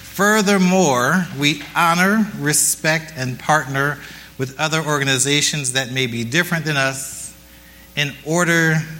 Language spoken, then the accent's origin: English; Stroudsburg, Pennsylvania, United States; So I grew up in church in the Christian Missionary Alliance Church of Stroudsburg, Pennsylvania, where my mother at the age of nearly 86 attends when she can still get there.